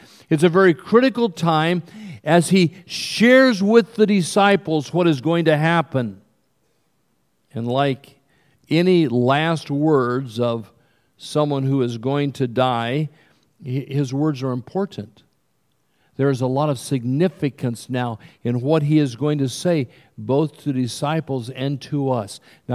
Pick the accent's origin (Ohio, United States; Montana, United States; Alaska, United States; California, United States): California, United States; I was raised in California. We had fig trees.